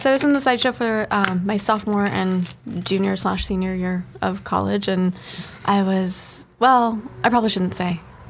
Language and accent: English; Dallas, Texas, United States; I grew up in Dallas for the most part, and I went to undergrad in Dallas.